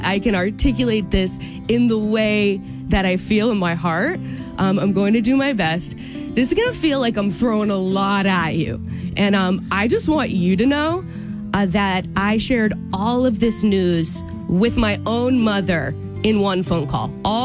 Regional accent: Boston, Massachusetts, United States; you know I am from Massachusetts. I am from the Boston area.

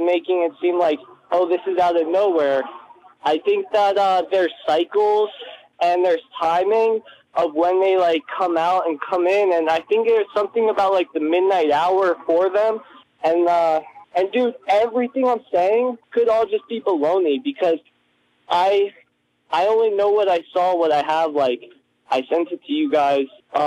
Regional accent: District of Columbia, United States; I'm from District of Columbia. I was passing through.

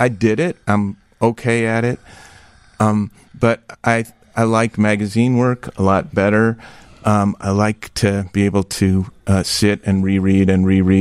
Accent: Downers Grove, Illinois, United States; So I grew up in Downers Grove, and, you know, was a really wonderful childhood out there.

